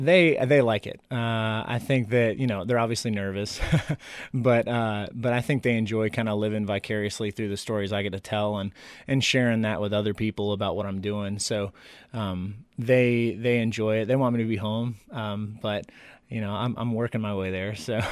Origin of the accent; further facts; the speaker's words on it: Athens, Georgia, United States; I'm from Athens, Georgia.